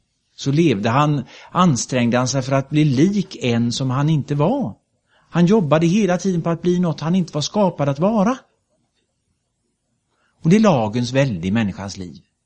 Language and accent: Swedish; Mölndal, Västra Götaland County, Sweden; Och jag minns en gång när vi hade en församlingshelg hemma i Mölndal många år sedan.